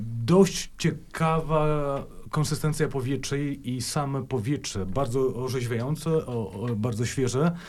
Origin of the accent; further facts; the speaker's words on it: Vilnius, Vilnius County, Lithuania; Jestem dziennikarzem radiowym z Wilna.